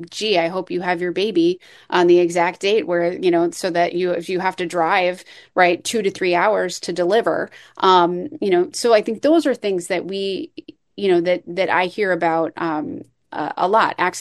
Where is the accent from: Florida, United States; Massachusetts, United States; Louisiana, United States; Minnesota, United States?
Minnesota, United States; St. Louis Park; I was grateful to represent St. Louis Park in the, in my hometown, in the legislature.